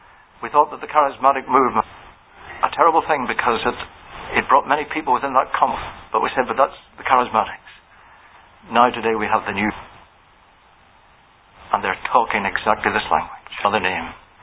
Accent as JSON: {"language": "English", "region": "Northern Ireland", "country": "United Kingdom", "said": "And many times I've been told that that's only because you come from Northern Ireland."}